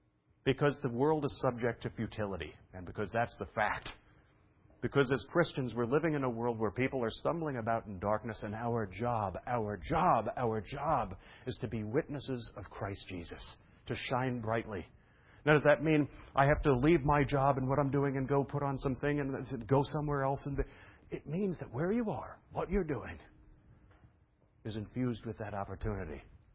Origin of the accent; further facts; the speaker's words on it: Brooklyn, New York, United States; You know, my father owned a bar when I was a kid, so I was raised in Brooklyn.